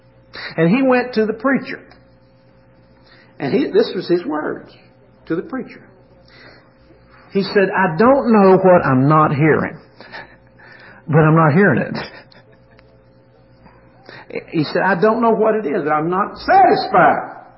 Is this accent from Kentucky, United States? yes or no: yes; Kentucky, United States; And you see, I'm from Kentucky.